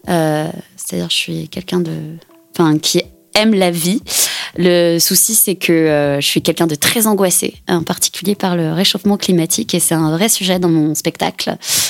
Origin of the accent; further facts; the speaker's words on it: Rennes, Brittany, France; je suis particulièrement basée à Rennes parce que je suis rennaise depuis toujours.